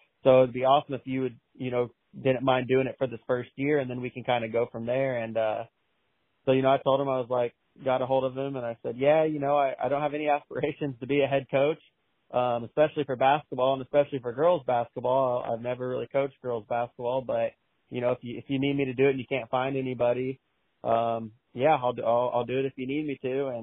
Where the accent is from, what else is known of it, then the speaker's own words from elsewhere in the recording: Kansas, United States; Yeah, I grew up in Kansas, and you know, played football and basketball and ran track in high school.